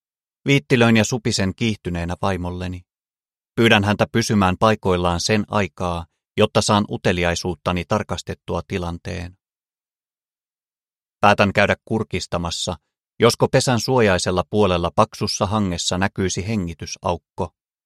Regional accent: South Karelia, Finland; Lapsuuteni Etelä-Karjalassa en ollut missään tekemisissä karhun kanssa

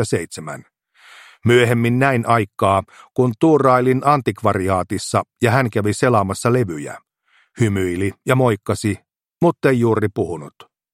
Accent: Kerava, Uusimaa, Finland; kun olen kerran Keravalta kotoisin. Olen 5 vuotta Alpoa nuorempi

